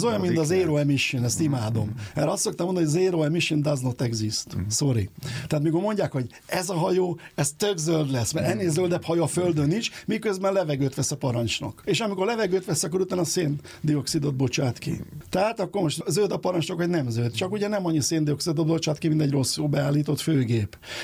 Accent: Hungary; mi magyarok

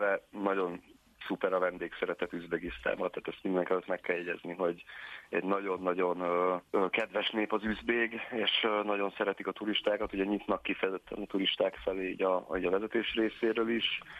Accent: Hungary; amikor mondtam, hogy Magyarországról jöttem

